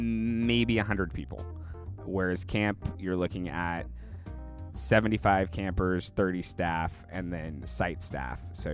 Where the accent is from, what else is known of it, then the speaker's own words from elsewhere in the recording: Sacramento, California, United States; Yes, I'm from Sacramento.